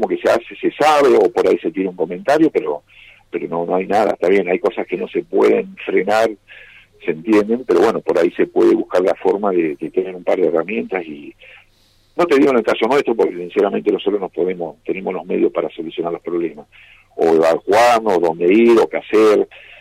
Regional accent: Gualeguaychú, Entre Ríos, Argentina; moved away; also born or lived in Buenos Aires; Yo viví siempre en ciudades, somos de Gualeguaychú, vivimos en Buenos Aires mucho tiempo, pero cuando me vine acá

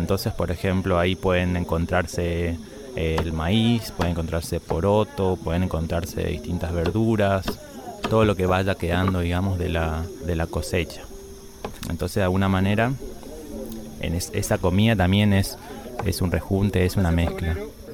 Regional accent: San Pedro, Misiones, Argentina; soy de San Pedro Misiones

